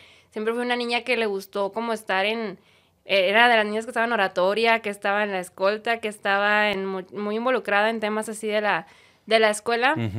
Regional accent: Monterrey, Nuevo León, Mexico; los que somos de aquí de Monterrey sabemos la época tan difícil que se vivió en el 2009, 2010

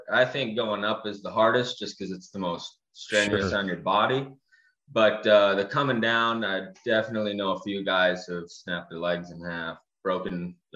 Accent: Wisconsin, United States; I grew up in Wisconsin, so we were always burning wood for heat in our house.

